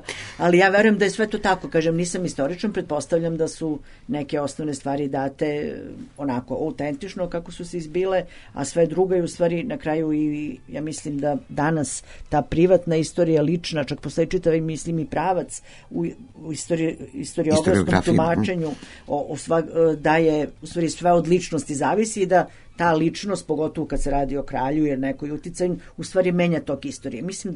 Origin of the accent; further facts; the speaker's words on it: Serbia; Uopšte, to je ta večna tema kod nas u Srbiji, da li je moglo da bude drugačije